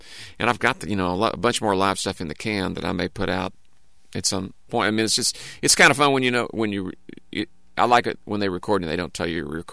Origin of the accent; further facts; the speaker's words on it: Louisville, Kentucky, United States; I grew up in Louisville, and Louisville was kind of the, you know, it was between Chicago and Atlanta and all that.